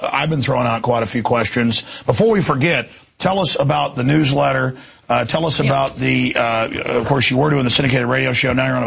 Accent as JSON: {"language": "English", "town": "Rockwall", "region": "Texas", "country": "United States", "tie": "born or raised there", "said": "So, I grew up pretty close there in Rockwall."}